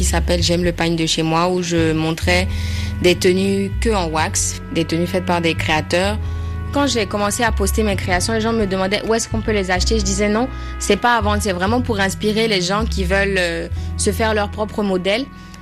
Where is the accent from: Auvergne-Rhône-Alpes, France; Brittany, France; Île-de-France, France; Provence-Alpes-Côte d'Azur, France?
Île-de-France, France; Paris; born there; j'ai 27 ans, je suis d'origine béninoise, je suis française aussi, je suis née à Paris.